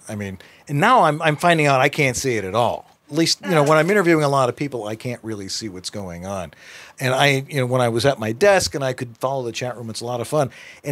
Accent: Buffalo, New York, United States; We're both from Buffalo.

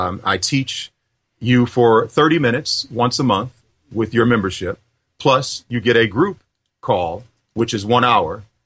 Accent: Detroit, Michigan, United States; You know, I'm from Detroit originally.

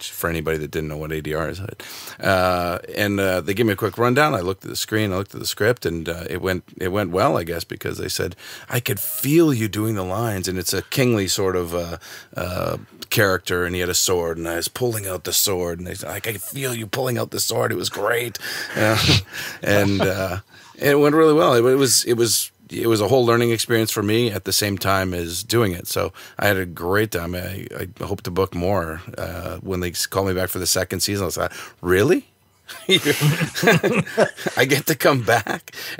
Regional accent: Canada; It's an all-Canadian show, which is I'm Canadian, too.

